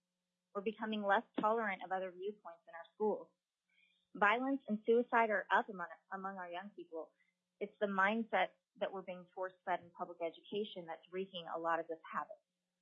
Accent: California, United States; A few years ago, California, which is my home state, elected to remove the non-discrimination language in their constitution

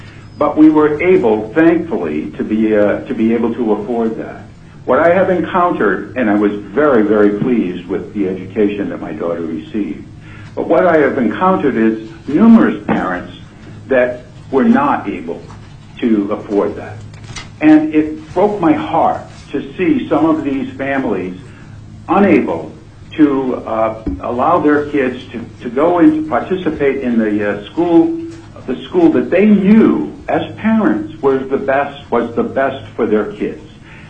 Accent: Eagle River, Alaska, United States; I'm from Eagle River, and I've been a resident now for approximately 23 years here.

